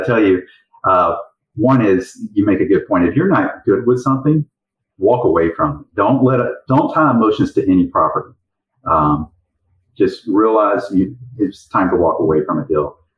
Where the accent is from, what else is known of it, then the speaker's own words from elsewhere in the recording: Mississippi, United States; Well, one is I grew up in Mississippi. And I don't say that bad.